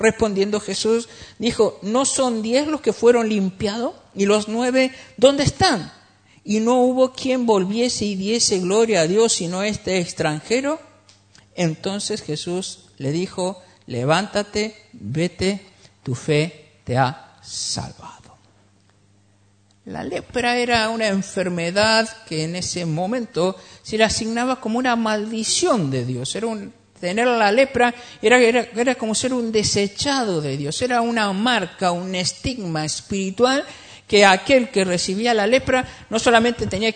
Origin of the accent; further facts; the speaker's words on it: Argentina; Es que soy argentino, no pasa nada.